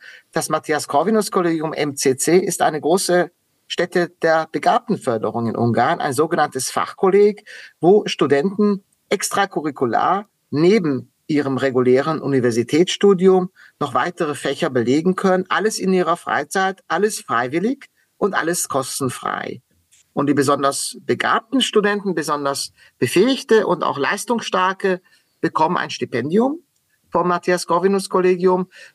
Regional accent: Baden-Württemberg, Germany; ich bin selber in Südwestdeutschland aufgewachsen, war mehr als 20 Jahre in Deutschland. Und in Ludwigsburg, wo ich mein Abitur gemacht habe, in Baden-Württemberg

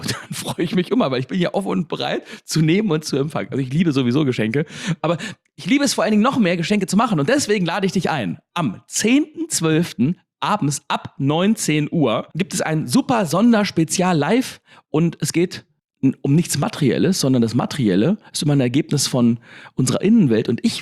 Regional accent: Wolfsburg, Lower Saxony, Germany; Ich komme ja hier aus Wolfsburg, hier gibt es VW-Werk

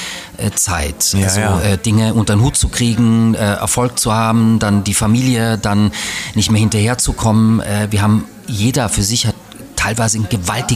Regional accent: Graz, Styria, Austria; moved away as an adult; now in Berlin, Germany; in Graz, wo ich herkomme. Ne? Das ist auch eine schöne Stadt, das ist eine hübsche Stadt.

